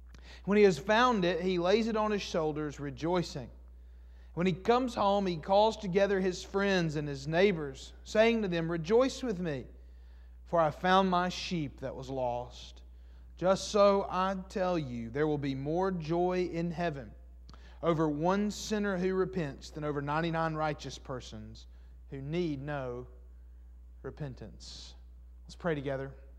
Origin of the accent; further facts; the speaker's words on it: Alabama, United States; growing up in Alabama and now living in Alabama, is that here in Alabama, we love a good idiom.